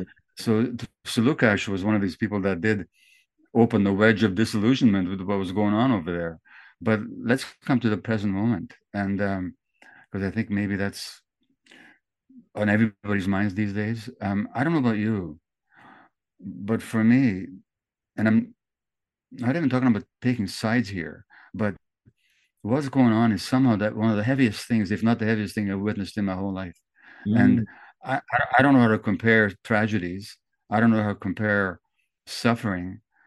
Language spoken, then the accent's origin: English; Hungary; now in Canada; going to school here in Canada, and all my classmates were listening to the World Series of Baseball, you know? And I come from Hungary